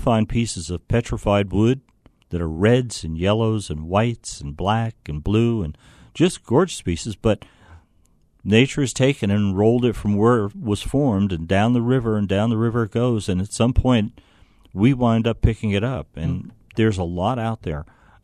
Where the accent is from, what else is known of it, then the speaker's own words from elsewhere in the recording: New Jersey, United States; You know, I come from New Jersey, and we used to spend many days down at the seashore walking along the beach